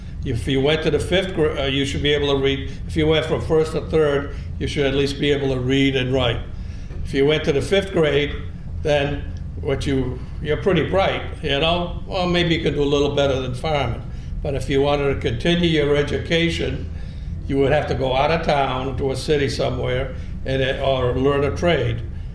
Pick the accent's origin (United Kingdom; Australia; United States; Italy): Italy; Santa Maria de la Molise, Molise; Same thing, I came from Santa Maria de la Molise, and Santa Maria de la Molise was in the valley.